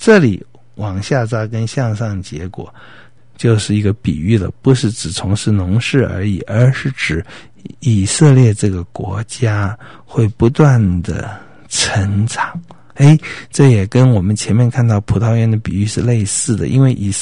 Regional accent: China; 我们中国人有的时候说心想事成啊

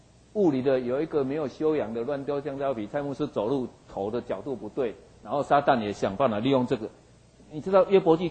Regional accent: Taiwan; 可是影响我们台湾人将来的健康很大的影响。

